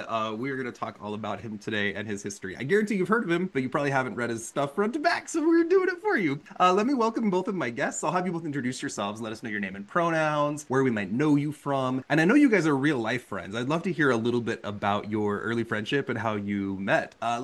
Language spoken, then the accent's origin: English; the South, United States; accent: southern; I'm going to really emphasize my southern accent here.